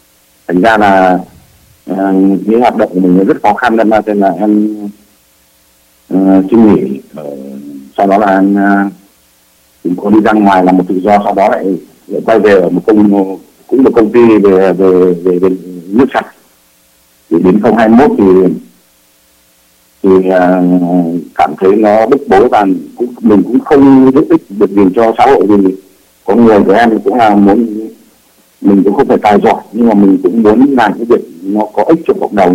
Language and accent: Vietnamese; Hanoi, Vietnam; em sinh ra và lớn lên Hà Nội, nhưng mà như quê quán thì là bố mẹ ở Nghệ An miền Trung, là cái đất là cái nơi của cộng sản đó.